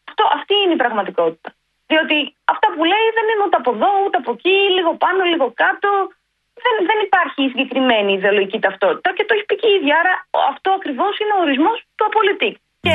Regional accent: Greece; Είμαι Ελληνίδα, είμαι Ευρωπαία, άρα λοιπόν δεν είμαι εκπρόσωπος τύπου του Τραμπ.

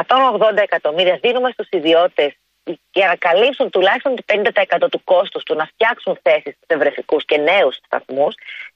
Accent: Piraeus, Attica, Greece; Κατεβαίνω στην γενέτειρά μου, εκεί που μεγάλωσα, εκεί που έφυγα από τον Πειραιά για πανεπιστήμιο. Είμαι τουλάχιστον 3 γενιές πειραιώτησα.

